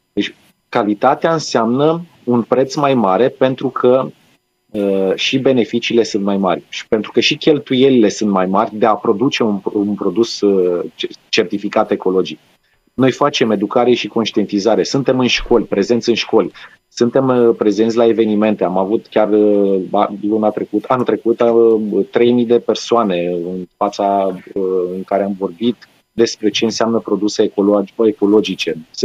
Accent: Romania; pe lângă faptul că ne mândrim că suntem români

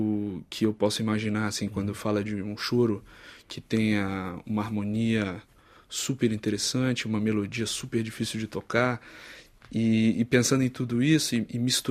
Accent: Brasília, Federal District, Brazil; Uma em parceria com amigos queridos de Brasília, de onde eu venho.

